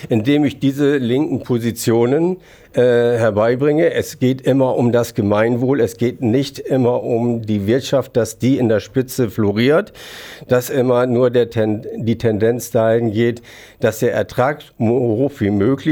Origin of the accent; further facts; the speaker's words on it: Fedderwarden, Lower Saxony, Germany; Ich komme nun aus Fedderwarden. Das ist so ein bisschen Vorlagern vor Wilhelmshaven.